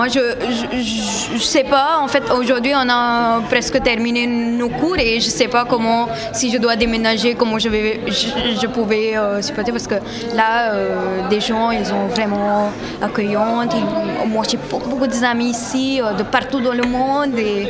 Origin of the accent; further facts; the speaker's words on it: Mumbai, Maharashtra, India; Ah ouais, je suis de Bombay, donc évidemment, c'est vraiment... là-bas, c'est presque 30-35 degrés, et c'est normal.